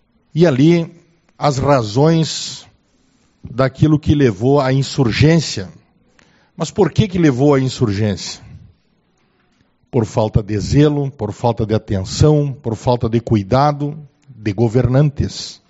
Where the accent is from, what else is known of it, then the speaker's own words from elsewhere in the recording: Rio Grande do Sul, Brazil; àquela parte do povo que somos nós, gaúchos e gaúchas